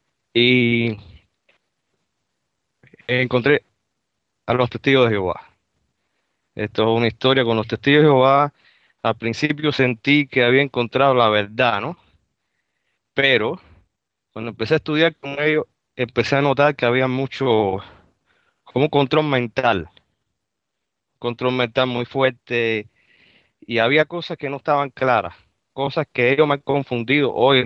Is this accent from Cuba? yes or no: yes; Cuba; now in Miami, United States; yo vivo acá en Miami, soy cubano